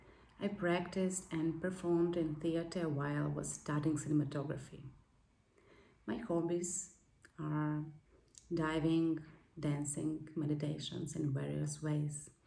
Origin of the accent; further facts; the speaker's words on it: Ukraine; English is a second language; now in Spain; I'm 32. Originally, I'm from Ukraine, but actually now I live in Spain.